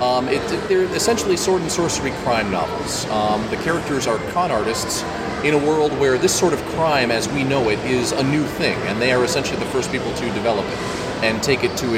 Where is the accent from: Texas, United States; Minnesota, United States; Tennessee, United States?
Minnesota, United States; And I'm from the frosty north.